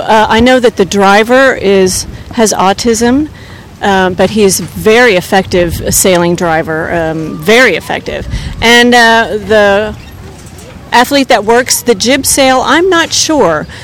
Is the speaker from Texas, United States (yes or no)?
yes; Houston, Texas, United States; I'm from Houston, Texas.